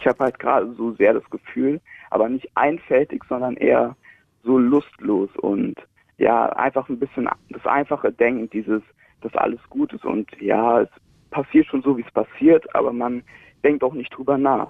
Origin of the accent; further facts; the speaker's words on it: Germany; Ich komme aus, also in der Nähe aus Bremen.